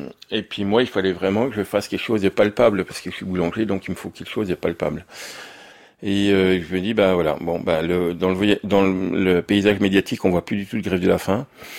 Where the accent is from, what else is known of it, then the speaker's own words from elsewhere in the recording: Besançon, Bourgogne-Franche-Comté, France; born there; je suis né à Besançon, je suis boulanger depuis 24 ans